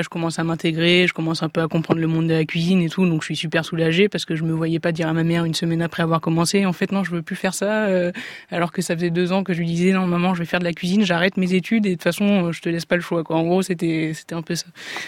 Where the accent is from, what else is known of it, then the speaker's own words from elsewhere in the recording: Nice, Provence-Alpes-Côte d'Azur, France; En fait, moi je suis niçoise, donc j'ai vécu 17 ans à Nice.